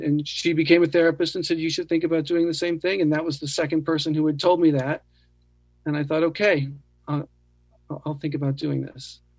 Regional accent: New Orleans, Louisiana, United States; Growing up in New Orleans, I used to go to Jazz Fest.

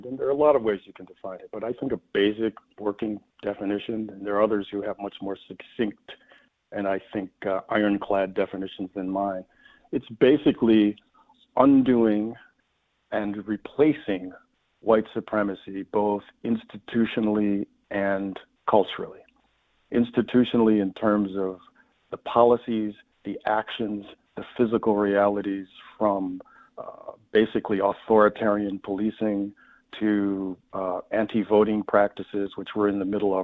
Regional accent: Rochester, New York, United States; It's my hometown, man. It's where I'm from.

